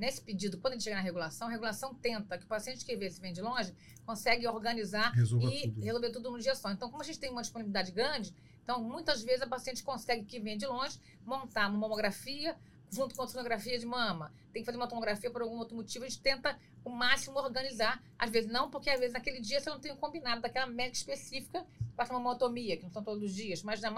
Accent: Nova Iguaçu, Rio de Janeiro, Brazil; Então, eu sou de Nova Iguaçu, então sei muito bem falar o quanto a Baixada Fluminense tinha essa dificuldade. Nasci lá, vim para o Rio

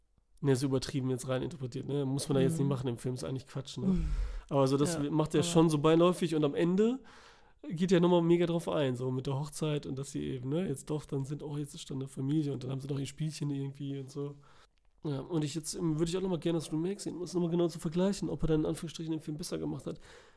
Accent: Tropea, Calabria, Italy; In meinem Heimatdorf.

